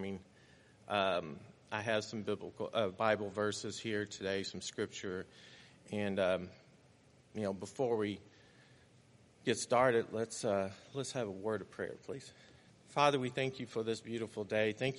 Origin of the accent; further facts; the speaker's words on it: Kentucky, United States; accent: Kentucky; I'm afraid my Kentucky accent will come out. I try to hide it, but sometimes it's hard, and especially when I get around family, I start like sounding like a hillbilly